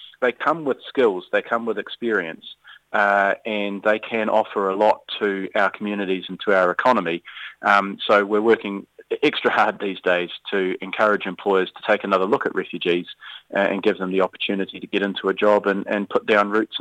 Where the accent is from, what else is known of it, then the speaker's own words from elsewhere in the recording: Palmerston North, Manawatū-Whanganui, New Zealand; And certainly I come from Palmerston North. We're a refugee resettlement centre.